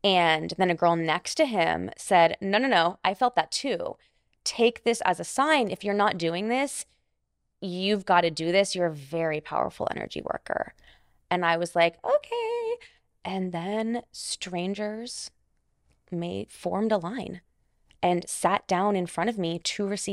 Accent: Houston, Texas, United States; I'm a Texan. Okay. I'm Houstonian. I consider Austin home, but yes, okay. I'm a Texan.

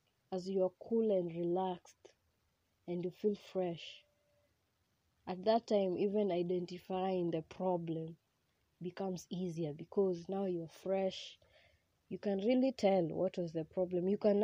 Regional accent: Kenya; I am a Kenyan because I shrub a lot and I am very proud of my shrubbing.

